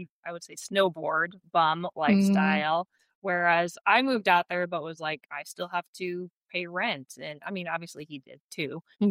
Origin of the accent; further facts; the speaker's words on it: Chicago, Illinois, United States; Which I was from Chicago. We didn't ski much.